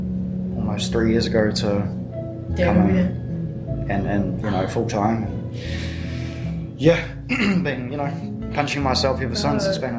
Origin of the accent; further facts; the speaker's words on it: Featherston, Wellington, New Zealand; I grew up in Te Wairarapa in Featherston.